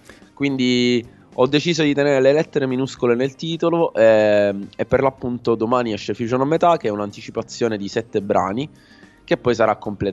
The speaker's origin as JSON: {"language": "Italian", "town": "Palermo", "region": "Sicily", "country": "Italy", "lives_now": "London, United Kingdom", "said": "vivo a Londra da 11 anni e sono palermitano, e il palermitano già è una fusion di suo."}